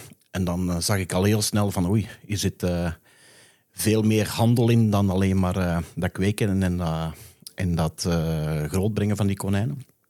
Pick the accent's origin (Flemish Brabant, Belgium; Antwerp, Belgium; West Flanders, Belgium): Antwerp, Belgium; Essen; Ja, ik ben een Essenaar, hè, geboren in Essen.